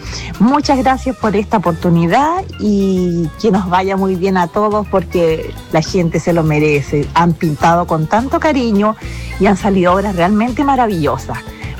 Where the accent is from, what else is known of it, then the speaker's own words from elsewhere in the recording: Pucatrihue, Los Lagos, Chile; yo soy de Pucatrihue